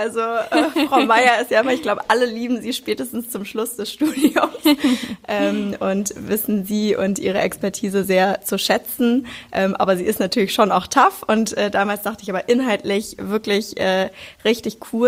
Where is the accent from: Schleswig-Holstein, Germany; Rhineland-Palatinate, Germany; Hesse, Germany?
Hesse, Germany; Darmstadt; now in Hamburg, Germany; wir kommen beide aus Hessen, ich komme aus Darmstadt.